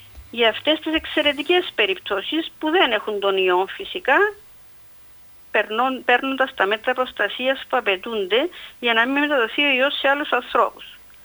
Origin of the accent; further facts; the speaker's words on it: Nicosia, Nicosia District, Cyprus; είμαι από τη Λευκοσία